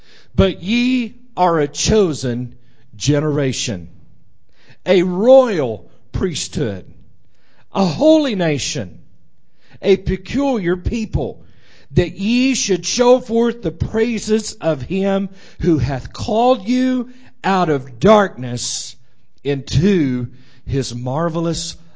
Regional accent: Arkansas, United States; I was from Arkansas. She was from Indiana.

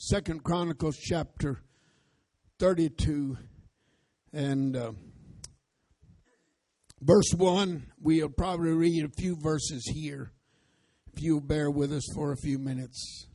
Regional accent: United States; I am an American through and through.

